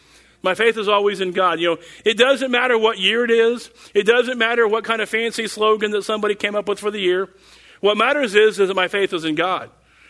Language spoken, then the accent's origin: English; Tulsa, Oklahoma, United States; because I'm just from Tulsa and didn't know Dallas as well.